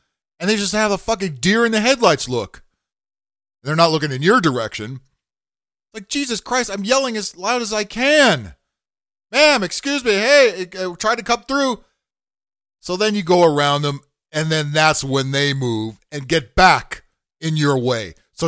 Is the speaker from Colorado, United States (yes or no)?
no; New York City, New York, United States; Hey, I'm a New Yorker.